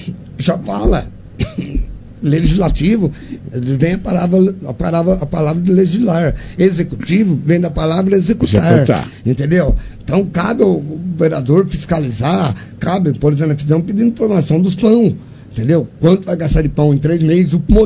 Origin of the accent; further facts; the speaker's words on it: Monte Alto, São Paulo, Brazil; sou de Monte Alto.